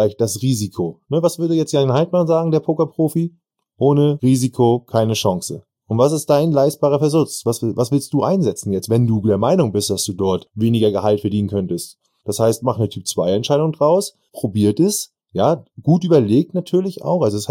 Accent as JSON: {"language": "German", "region": "Northern Germany", "country": "Germany", "said": "Jetzt mal Butter bei den Fische, sagt man bei uns im Norden."}